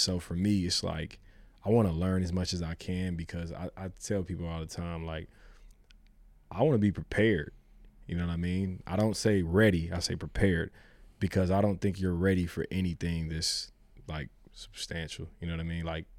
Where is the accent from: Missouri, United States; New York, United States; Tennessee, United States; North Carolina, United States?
Missouri, United States; Kansas City; Yeah, you know, I'm from Missouri, but Kansas City, I'm not Columbia guy.